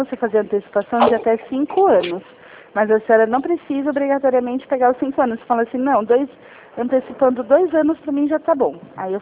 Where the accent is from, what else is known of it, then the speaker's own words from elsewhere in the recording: São Paulo, Brazil; eu sou aqui de São Paulo